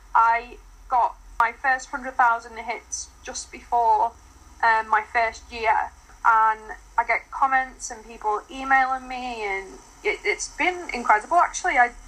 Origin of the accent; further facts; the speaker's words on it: Liverpool, North West England, United Kingdom; now in Wellingborough, United Kingdom; I'm 29. I'm originally from Liverpool, but I live in Wellingborough, Northamptonshire at the moment.